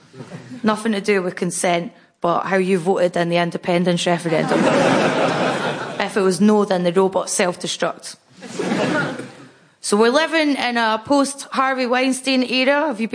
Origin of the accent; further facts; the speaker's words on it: Scotland, United Kingdom; there's two things people notice. Firstly, that I'm a woman, and secondly, that I'm Scottish.